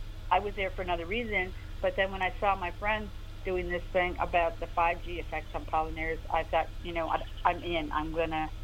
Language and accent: English; Washington, District of Columbia, United States; And I grew up around Washington, D.C., where there's lots and lots of demonstrations, you know, every day of the week practically.